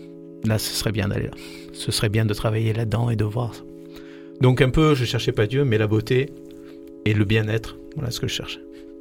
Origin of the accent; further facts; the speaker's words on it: Corsica, France; En fait, moi je suis corse et je passe mes vacances en Corse.